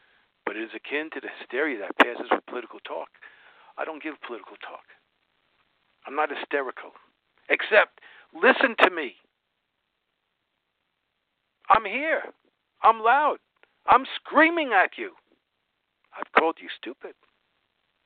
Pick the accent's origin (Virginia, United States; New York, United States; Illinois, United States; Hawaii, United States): New York, United States; Brooklyn; I'm a bum from Brooklyn. I'm out of work.